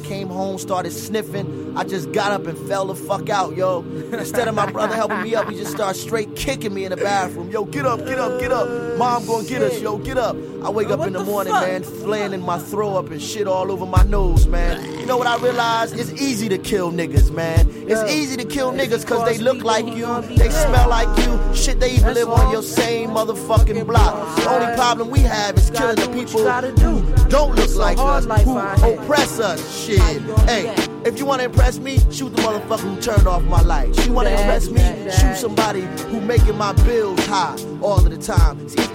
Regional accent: Newark, New Jersey, United States; I learned that shit growing up in Newark, man. The Brick City.

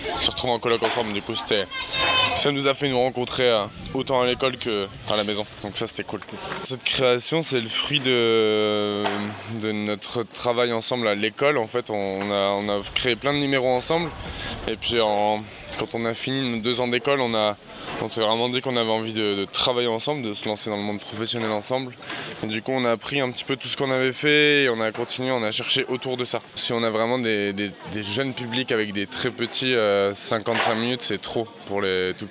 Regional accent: Occitanie, France; On vient de au-dessus de Montpellier, dans le Pic Saint-Loup.

